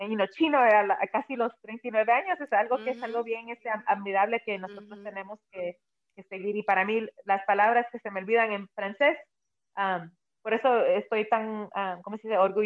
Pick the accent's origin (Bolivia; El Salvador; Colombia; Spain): El Salvador; now in United States; yo soy de El Salvador